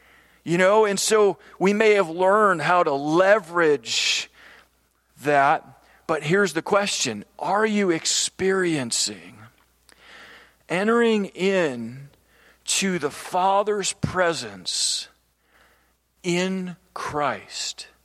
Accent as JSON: {"language": "English", "country": "United States", "said": "Sorry, I'm from America, so, you know, we're okay with that."}